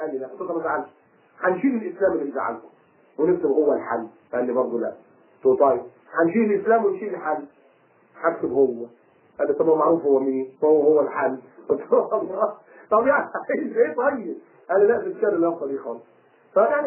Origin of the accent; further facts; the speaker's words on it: Alexandria, Alexandria Governorate, Egypt; وحتى أنا ما نزلتش عندنا في اسكندرية